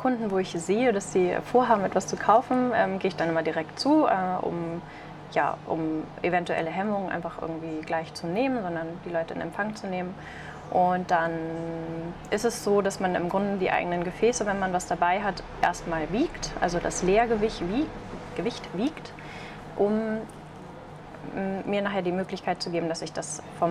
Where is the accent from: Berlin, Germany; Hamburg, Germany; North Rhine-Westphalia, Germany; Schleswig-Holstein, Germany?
Schleswig-Holstein, Germany; Eutin; born there; now in Lübeck, Germany; ich bin 30 Jahre alt und bin nicht gebürtig aus Lübeck, bin aber schon ziemlich lange hier vor Ort sesshaft, sage ich mal. Ich bin in Eutin geboren, ist ja etwas kleiner als Lübeck